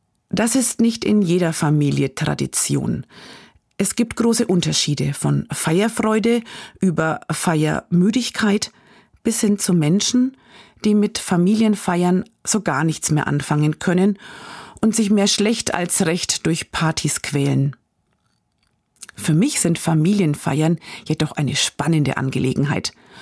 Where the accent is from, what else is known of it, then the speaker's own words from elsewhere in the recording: Bavaria, Germany; Das Blues- und Jazz-Festival in meiner Heimatstadt, Kirchwein an jedem Wochenende in unseren fränkischen Dörfern